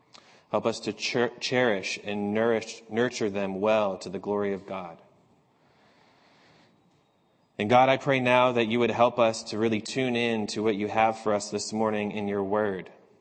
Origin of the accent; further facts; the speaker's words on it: New England, United States; And so because I grew up in New England, I've been an avid fan of the Boston Celtics my entire life